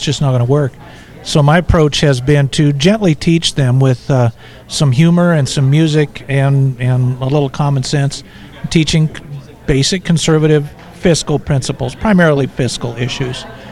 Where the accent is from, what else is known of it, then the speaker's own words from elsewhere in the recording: Montana, United States; Like I said, I'm from Montana, and my mission is to gently teach as many people as I can.